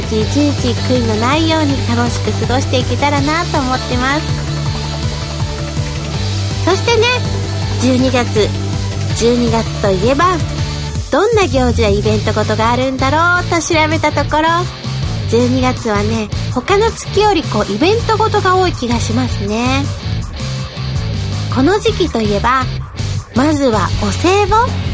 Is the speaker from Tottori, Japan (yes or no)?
yes; Tottori, Japan; now in Tokyo, Japan; 地元の鳥取県に帰省したり、それかもう母たちを東京にこう連れてこさせたりして